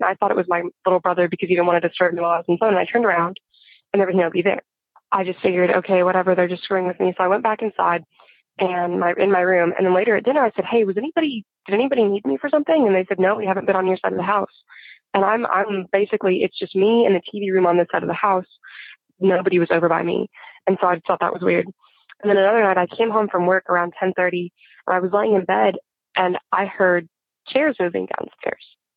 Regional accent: Arkansas, United States; I'm from Arkansas, and I am 17 years old.

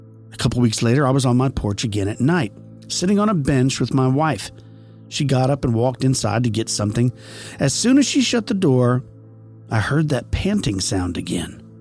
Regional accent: Oregon, United States; also born or lived in Las Vegas; me growing up in Oregon, I love the rain. And for the past 10 years, we lived in Vegas

